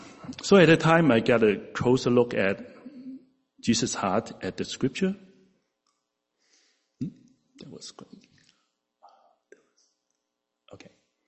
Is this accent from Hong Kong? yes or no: yes; Hong Kong; moved away as an adult; now in Morris County, United States; I grew up in Hong Kong. I came here to study in New York City for college. Worked all my adult life in Metro New York as an actuary. I currently live, again, in Morris County